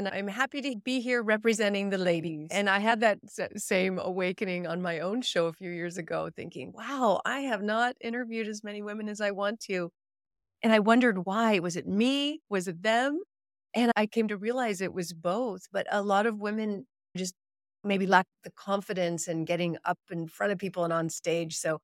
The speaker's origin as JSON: {"language": "English", "region": "California", "country": "United States", "tie": "born or raised there", "said": "I grew up in the Silicon Valley, and we had a friend who is now known as the godfather of the Silicon Valley, Ron Conway"}